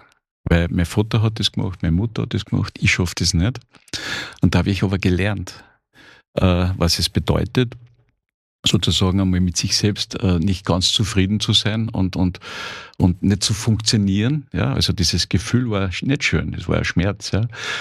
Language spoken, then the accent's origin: German; Austria